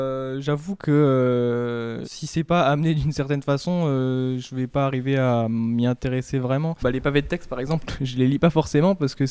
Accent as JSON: {"language": "French", "town": "Valence", "region": "Auvergne-Rhône-Alpes", "country": "France", "said": "Ouais, pareil, moi je viens du sud, de Valence, du coup."}